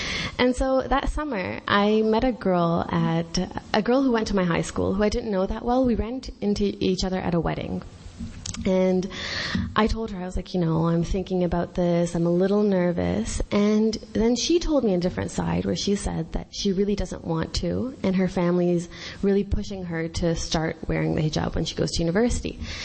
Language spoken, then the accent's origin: English; Thornhill, Ontario, Canada; I grew up in Thornhill in Ontario, and there's not that many Muslims who live there.